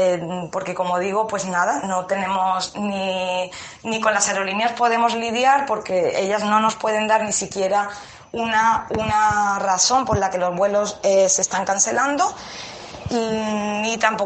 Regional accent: Córdoba, Andalusia, Spain; moved away as an adult; now in Dallas, United States; soy de Córdoba, vivo en Dallas, en Texas. Vine aquí en el año 2016 para trabajar con el programa, a través del programa de profesores visitantes en Estados Unidos del Ministerio de Educación.

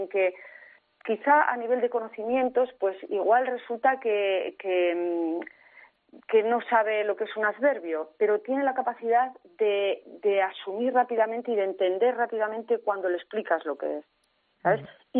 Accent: Basque Country, Spain; moved away as an adult; Sí, sí, yo soy del País Vasco, pero llevo aquí ya muchos años, mis hijos se han criado aquí y la verdad es que en principio no me planteo marcharme de aquí. Tengo aquí mi casa, donde vivo muy a gustito

